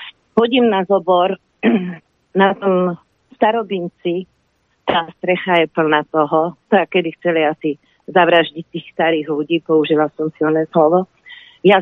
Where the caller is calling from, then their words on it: Nitra, Nitra Region, Slovakia; Sme poslucháčka z Nitry.